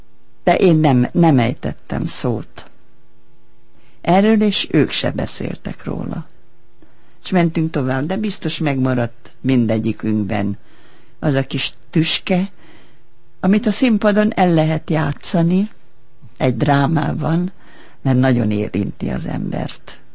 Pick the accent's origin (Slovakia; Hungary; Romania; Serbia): Serbia; Subotica, Vojvodina; born there; moved away; hát ugye én Szabadkán születtem, aztán mentünk tovább